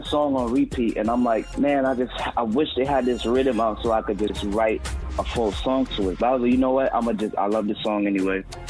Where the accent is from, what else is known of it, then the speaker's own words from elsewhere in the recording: Brooklyn, New York, United States; growing up in Brooklyn, New York, I started, you know, just discovering rap music and stuff like that.